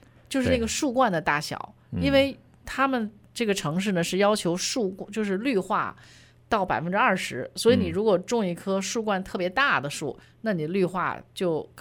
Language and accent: Chinese; Beijing, China; 我是北京来的